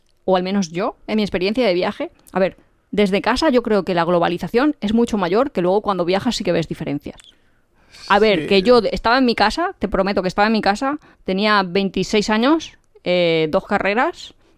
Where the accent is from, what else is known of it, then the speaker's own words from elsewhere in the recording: Valencian Community, Spain; pero si nosotros somos valencianos